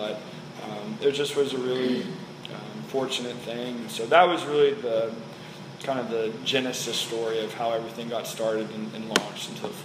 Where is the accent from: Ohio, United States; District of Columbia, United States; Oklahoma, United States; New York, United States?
Oklahoma, United States; And, you know, like I said, we're all from Oklahoma.